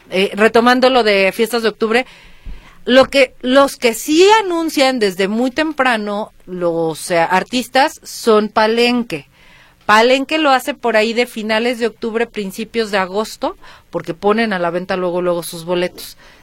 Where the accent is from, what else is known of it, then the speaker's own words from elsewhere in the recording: Venezuela; soy ciudadano venezolano.